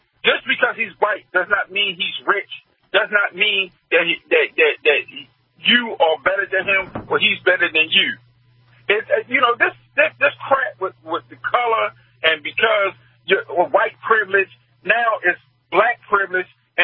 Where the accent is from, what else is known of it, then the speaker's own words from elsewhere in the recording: Queens, New York, United States; First of all, I'm from Queens, New York.